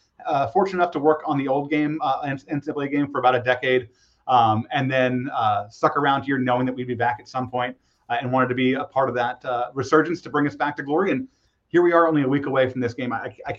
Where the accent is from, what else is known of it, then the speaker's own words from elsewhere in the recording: Orlando, Florida, United States; also born or lived in Chicago; So, born in Chicago, but raised in Orlando. My parents moved down to Orlando when I was one, so I really am a lifelong Floridian in that regard